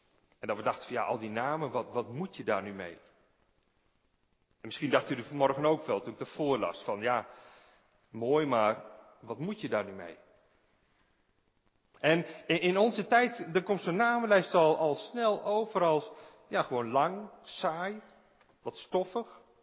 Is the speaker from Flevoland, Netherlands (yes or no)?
yes; Urk, Flevoland, Netherlands; Ik kom zelf bijvoorbeeld van Urk. Ik ben geboren en getogen Urker. En ik trouwde met een meisje dat niet van Urk kwam.